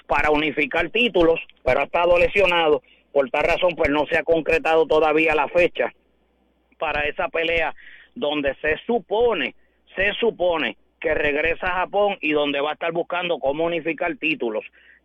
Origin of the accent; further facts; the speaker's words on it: Puerto Rico; yo como boricua